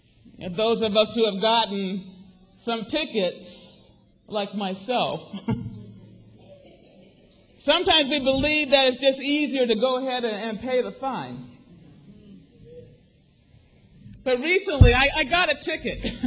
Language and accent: English; New York City, New York, United States; As a bio described, you know that I'm from New York City.